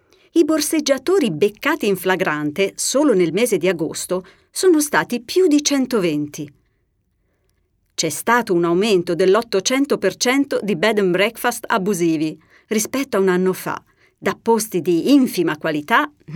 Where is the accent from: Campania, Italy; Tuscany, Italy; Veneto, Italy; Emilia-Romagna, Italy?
Tuscany, Italy; Quindi per me, che vengo dalla Toscana, l'olio extravergine di oliva è il principe dei condimenti.